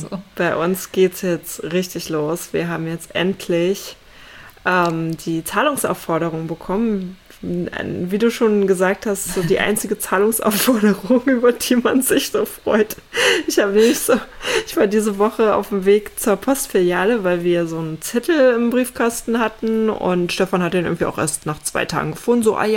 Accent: East Germany, Germany; Also gut, ich bin ja in Ostdeutschland aufgewachsen, ne? Ehemalige DDR.

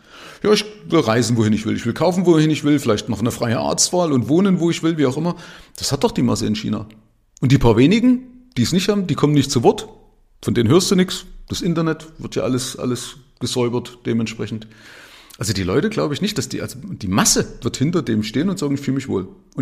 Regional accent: East Germany, Germany; ich komme ja aus der DDR. Also ich war ja 19, wo die Wende war. 1989 war ich also 19, bin im Bauer 70.

